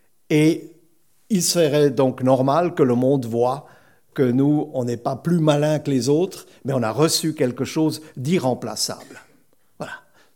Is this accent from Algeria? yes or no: no; Switzerland; now in France; on aime notre pays d'origine, moi c'est la Suisse, mais bon, je suis plus français que suisse depuis longtemps, à part l'accent